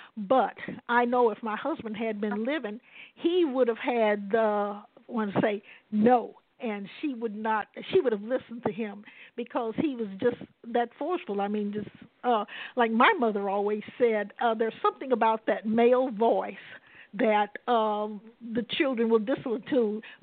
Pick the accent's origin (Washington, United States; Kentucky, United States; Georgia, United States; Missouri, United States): Missouri, United States; St. Louis; I'm from St. Louis, and I remember those projects.